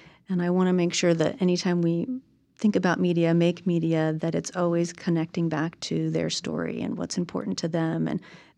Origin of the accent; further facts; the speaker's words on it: Illinois, United States; So I grew up in Illinois, and I had teachers around me.